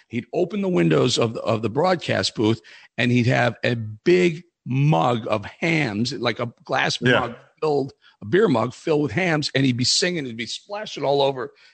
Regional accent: Chicago, Illinois, United States; Yeah, I grew up in Chicago. I grew up listening to him, Harry Carey.

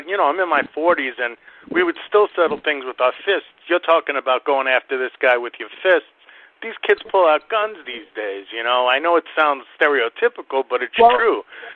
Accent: New York City, New York, United States; you know, I grew up in Starrett City.

